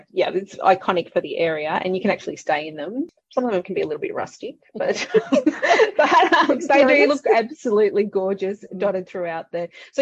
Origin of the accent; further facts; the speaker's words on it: Victoria, Australia; I was always growing up around the Yarra Valley, and so that's my favourite.